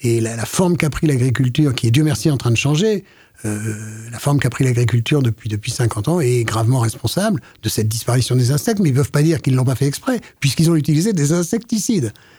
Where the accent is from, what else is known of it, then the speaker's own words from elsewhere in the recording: France; Mais les causes chez nous, en France, on le sait bien